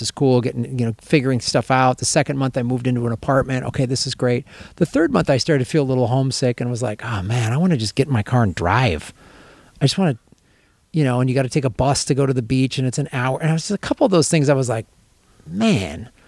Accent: Chicago, Illinois, United States; now in Bangkok, Thailand; we grew up in Chicago, but I became a Californian man.

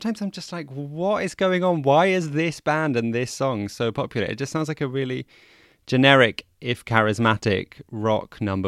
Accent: Amsterdam, North Holland, Netherlands; a city tantalizingly close to my hometown of Amsterdam.

